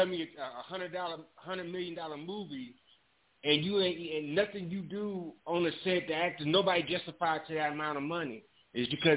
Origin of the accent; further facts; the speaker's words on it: Illinois, United States; You know, and I grew up in Illinois.